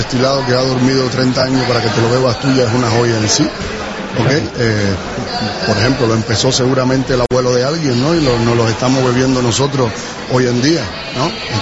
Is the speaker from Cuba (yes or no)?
yes; Cuba; now in Spain; Yo, como ven en mi acento, no soy del Penedés ni catalán, soy cubano, ¿okay?